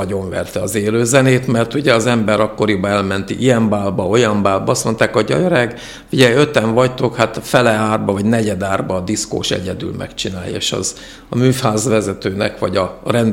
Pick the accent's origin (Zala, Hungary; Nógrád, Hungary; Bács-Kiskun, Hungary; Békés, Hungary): Nógrád, Hungary; Balassagyarmat; én eredendőleg balassagyarmati születésű vagyok, és ott is végeztem a gimnáziumot